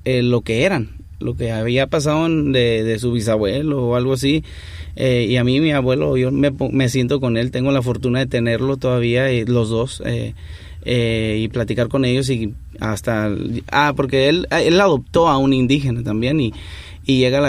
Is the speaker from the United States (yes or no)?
yes; Douglas, Arizona, United States; De mi pueblo en Douglas, Arizona, donde yo nací, donde radicaba, íbamos a visitar a mi abuelo y a mis abuela allí a Hermosillo, Sonora.